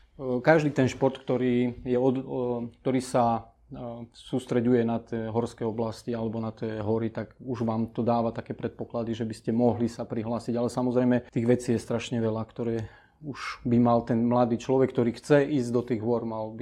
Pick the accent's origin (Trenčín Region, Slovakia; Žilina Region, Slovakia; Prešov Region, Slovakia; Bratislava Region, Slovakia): Prešov Region, Slovakia; Dá sa povedať, že vyrastal som v tomto prostredí, Tatier. A nejak tak celý ten detský život, alebo ešte za mladá, som sa pohyboval v horskom prostredí, aj som vyrastal vo Vysokých Tatrách.